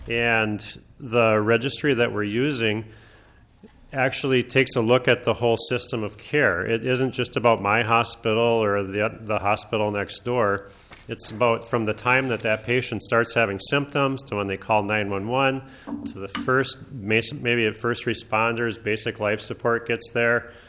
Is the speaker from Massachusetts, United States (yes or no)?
no; Minnesota, United States; now in Duluth, United States; I grew up here in the Twin Cities area, and I went to Richfield High School, and then I spent my training down at the University of Minnesota, and I worked downtown.